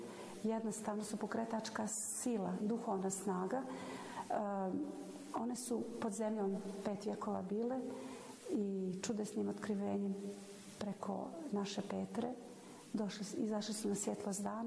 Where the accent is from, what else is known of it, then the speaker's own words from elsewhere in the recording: Nikšić, Nikšić Municipality, Montenegro; Ja sam rođena u Nikšiću, odrasla sam pored Kivota moštiju Svetog Vasilija Ostroškog